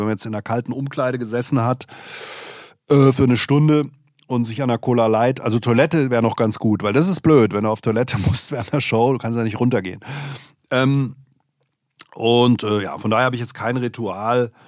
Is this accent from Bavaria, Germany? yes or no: no; Langen, Hesse, Germany; ich bin ja in Langen aufgewachsen